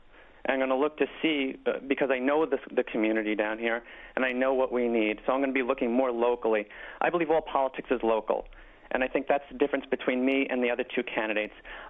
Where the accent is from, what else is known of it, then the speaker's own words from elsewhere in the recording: Bronx, New York, United States; I'm a candidate with roots in the community. Born and raised in the Bronx, I went to PS95, JHS 143, and Fordham Prep.